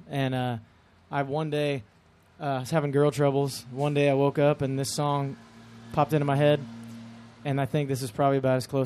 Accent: Texas, United States; growing up in Texas and seeing how many Texas acts that build huge followings

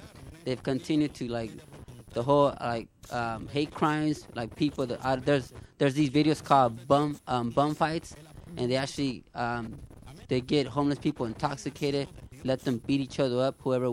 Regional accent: Los Angeles, California, United States; I'm from Los Angeles, aka Los Demonios.

